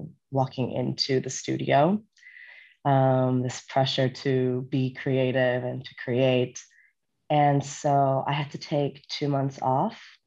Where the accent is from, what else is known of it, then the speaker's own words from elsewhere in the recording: United States; now in Gothenburg, Sweden; I am from the States, but currently have a Swedish passport, though I speak no Swedish whatsoever.